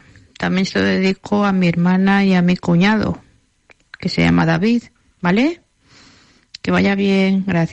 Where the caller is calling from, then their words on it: Gavà, Catalonia, Spain; Hola Jordi